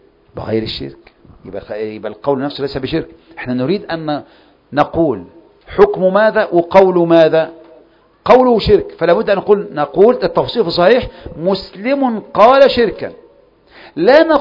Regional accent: Saudi Arabia; وعندنا في المملكة من يجهل التوحيد

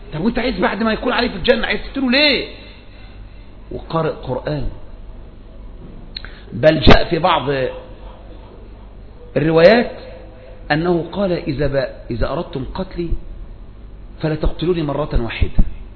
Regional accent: Egypt; ده احنا مصريين على قد حالنا يا عم، طيبين فلاحين على قد حالنا

